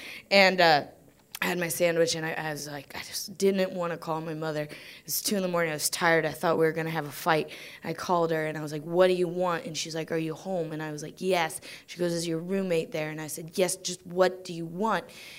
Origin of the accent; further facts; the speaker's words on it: Greenville, Ohio, United States; now in New York, United States; I grew up in Greenville, Ohio, small town. In the middle of the U.S. of A. And I've lived in New York for 10 years